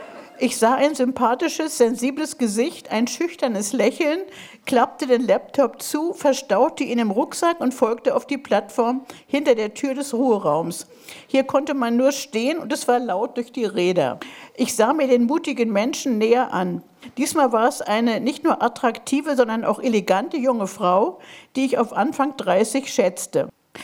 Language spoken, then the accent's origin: German; Berlin, Germany; Ich bin ja Berlinerin auch, wie Sie.